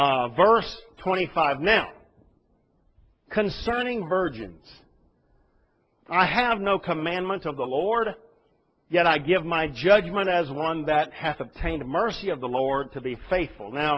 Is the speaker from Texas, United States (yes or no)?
yes; Texas, United States; I grew up in the South, in Texas, in a Baptist community.